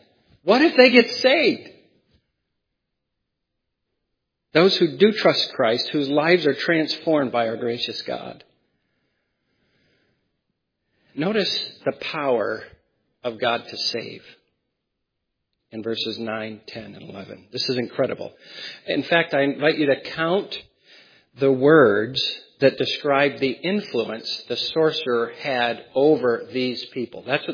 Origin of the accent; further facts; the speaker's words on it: New Hampshire, United States; accent: New Hampshire; I want to get in my New Hampshire accent fun with this one all the time